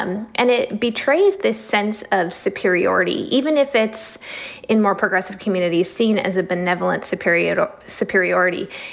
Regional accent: Minnesota, United States; Yeah, so I grew up here in Minnesota, overwhelmingly white state, a state that tends to have more progressive values.

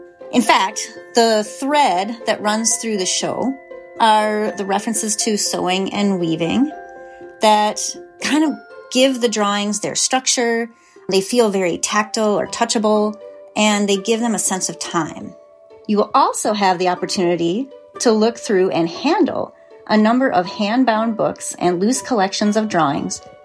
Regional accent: Minnetrista, Minnesota, United States; I'm a sculptor from Minnetrista

